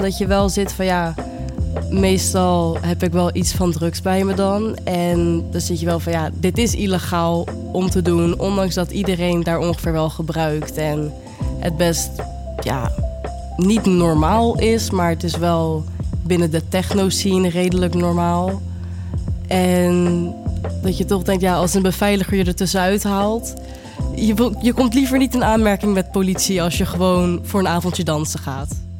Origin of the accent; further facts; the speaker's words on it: Gouda, South Holland, Netherlands; ik ben 21 jaar, ik kom uit Gouda en dit is mijn verhaal.